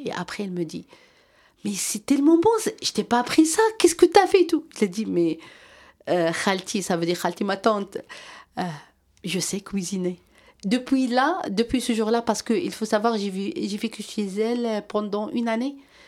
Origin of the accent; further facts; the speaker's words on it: Morocco; moved away as an adult; now in France; Moi, je suis née et grandie au Maroc. J'ai fait mes études là-bas.